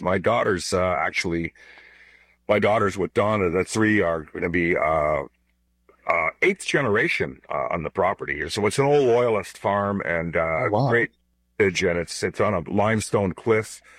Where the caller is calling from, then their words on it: Ontario, Canada; I'm opening the summer cottage up here north of Kingston, which has been in the family. Well, next year it'll be 200 years.